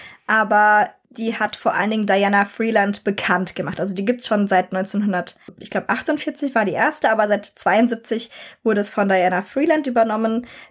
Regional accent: Rhineland-Palatinate, Germany; Ich komme aus Rheinland-Pfalz, muss man dazu sagen.

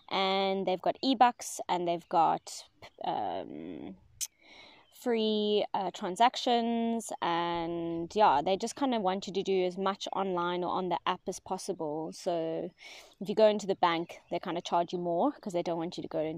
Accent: South Africa; I'm from South Africa, so we have a few banking systems here and I've been with all of them.

